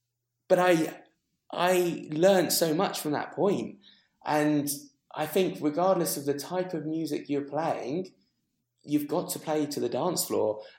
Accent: London, United Kingdom; growing up in London

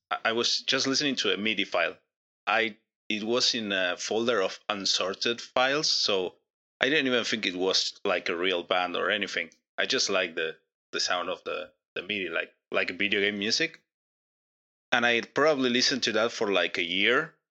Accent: Argentina; English is a second language; I am from Argentina, not from the US like the rest of most of the people here.

